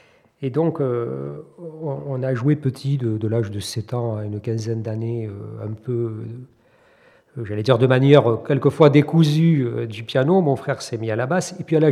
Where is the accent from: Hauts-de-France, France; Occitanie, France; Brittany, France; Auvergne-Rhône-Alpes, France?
Occitanie, France; La Salvetat-Saint-Gilles; also born or lived in Toulouse; Je suis un Toulousain, d'abord, puisque je suis né à Toulouse en 1962. J'ai vécu mon enfance dans la campagne toulousaine, à la Salvetat-Saint-Gilles, qui maintenant est une ville, mais qui à l'époque était vraiment un petit village de campagne.